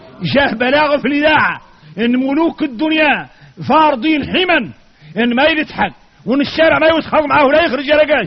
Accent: Mauritania; احنا موريتاني خاسرة، احنا راكم موريتاني.

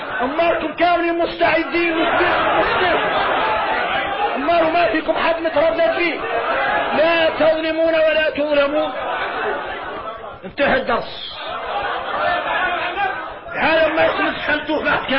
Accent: Mauritania; احنا موريتاني احنا مجد العلماء

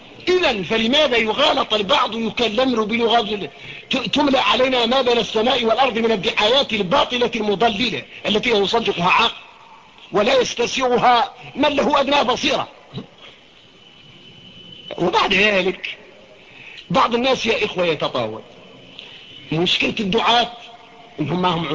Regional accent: Mauritania; احنا موريتاني الدعوة اللي مبلولة يعملها شوي

